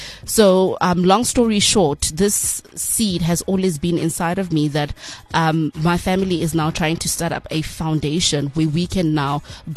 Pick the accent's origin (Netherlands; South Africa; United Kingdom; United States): South Africa; Boksburg, Gauteng; So I'm originally from Boksburg in the East Rand.